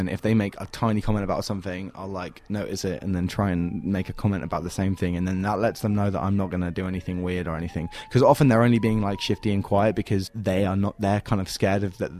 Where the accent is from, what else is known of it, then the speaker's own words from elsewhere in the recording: England, United Kingdom; I'm doing terribly in England. Like, I wouldn't even be able to. If I played a home show in my hometown, like, I wouldn't sell it out or anything.